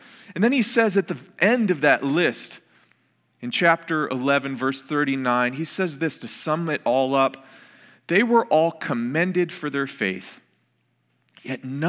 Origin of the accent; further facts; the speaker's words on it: Detroit, Michigan, United States; I'm from Detroit. I'm a lifelong Lions fan